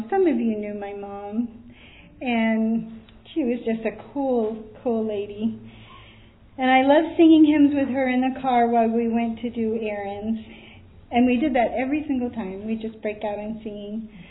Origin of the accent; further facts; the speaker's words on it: Fort Lauderdale, Florida, United States; I grew up in Fort Lauderdale, Florida. With loving Christian parents, I remember as a young child seeing my dad and mom reading their Bible on the back porch.